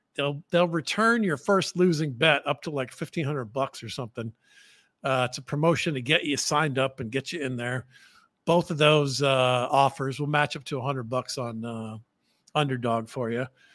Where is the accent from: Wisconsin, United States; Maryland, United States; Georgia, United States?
Georgia, United States; Atlanta; also born or lived in Florida; I'm from Atlanta. I'm from Atlanta. I'm used to hot, and my dad's from South Greece, and I was born in Florida, and I like it hot